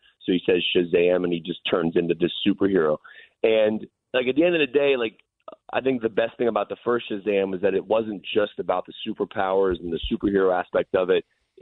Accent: Newport News, Virginia, United States; And, I mean, I grew up in Newport News

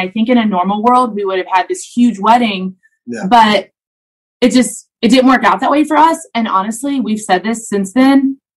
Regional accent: the South, United States; Hey, I'm from the South and my mom and dad are vaccinated.

